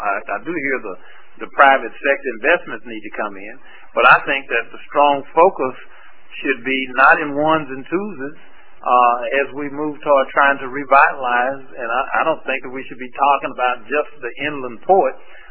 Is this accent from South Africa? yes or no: no; Dallas, Texas, United States; being from here, born and raised in South Dallas, graduating on into Oak Cliff. I've been here all my life, born at the old Parkland Hospital, Journey Telephone, on Maple.